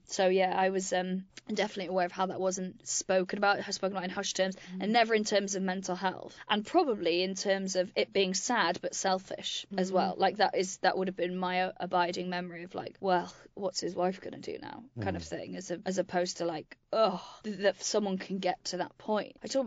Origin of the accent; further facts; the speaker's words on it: Wales, United Kingdom; So I grew up in Wales on a farm